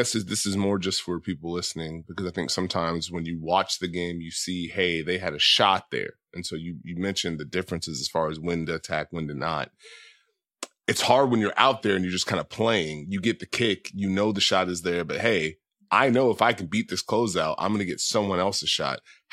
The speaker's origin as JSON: {"language": "English", "region": "Oregon", "country": "United States", "said": "I'm from Oregon, wow."}